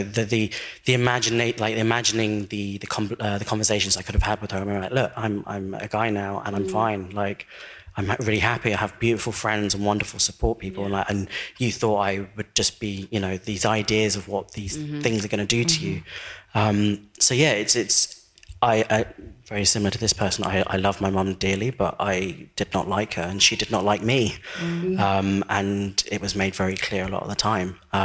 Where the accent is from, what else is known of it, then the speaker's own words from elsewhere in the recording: Paraguay; because I'm also from South America and from Paraguay and I was adopted.